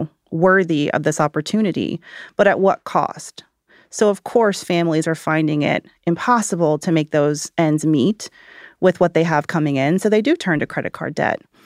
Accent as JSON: {"language": "English", "region": "Georgia", "country": "United States", "said": "I'm from Georgia, so they were a big deal, you know, and you would go into Bath and Body Works or go into, Belk."}